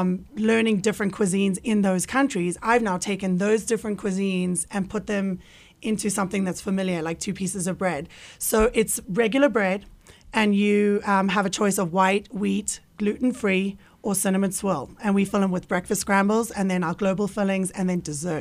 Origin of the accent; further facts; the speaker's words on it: South Africa; I'm from South Africa, and this is actually a sandwich that, funnily enough, I've been having since I was a kid.